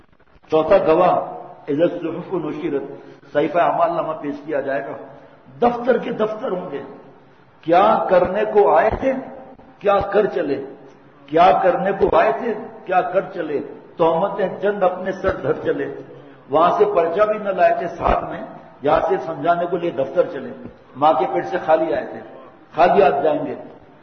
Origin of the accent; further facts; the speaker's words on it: Karachi, Sindh, Pakistan; born there; میں اگرچہ میری پیدائش کراچی کی ہے، لیکن ہم گاؤں جاتے تھے